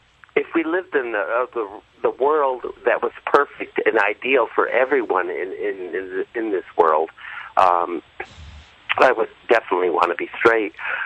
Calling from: Bristol, Connecticut, United States; Yes, I'm calling from Bristol, Connecticut.

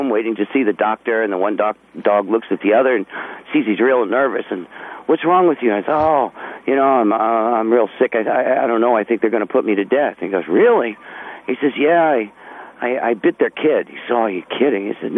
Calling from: Waianae, Hawaii, United States

